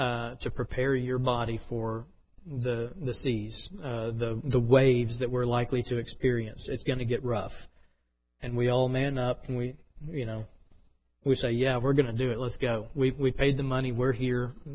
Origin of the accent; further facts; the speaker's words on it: Texas, United States; Now, I'm a landlubber. I'm from East Texas.